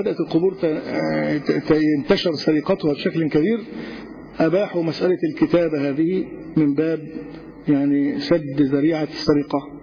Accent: Egypt; عندنا في مصر

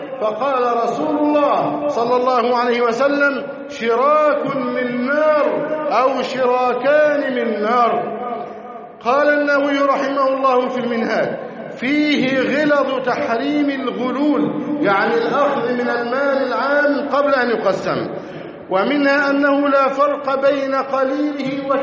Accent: Egypt; بلدنا مصر

